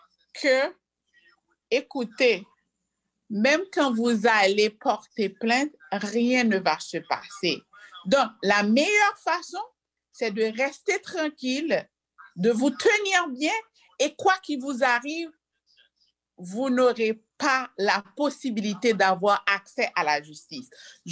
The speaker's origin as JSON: {"language": "French", "country": "Haiti", "said": "en tant qu'haïtienne"}